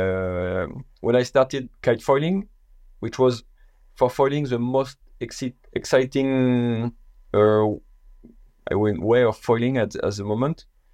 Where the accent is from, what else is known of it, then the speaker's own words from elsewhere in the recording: La Torche, Brittany, France; I grew up in La Torche. Maybe most of the people who have a windsurf background know La Torche. It is a famous spot in Brittany, so northwest France.